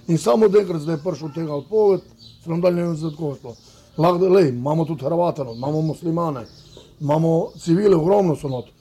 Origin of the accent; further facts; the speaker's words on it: Krško, Lower Sava, Slovenia; Ni pa z naše strani iz Krškega, ni pa to iz Krškega, ne. Pač. Ja. Mi smo iz Krška dolači